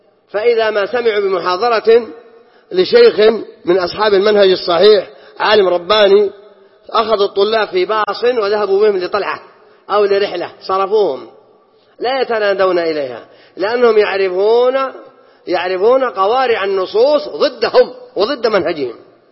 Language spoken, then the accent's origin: Arabic; Saudi Arabia; هل عندنا في السعودية كفار؟ ما عندنا، كلنا موحدين مسلمين